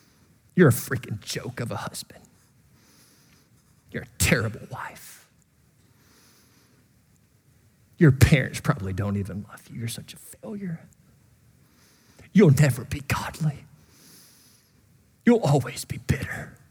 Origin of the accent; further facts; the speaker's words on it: Kentucky, United States; I grew up on Noel Drive in Katy's, Kentucky.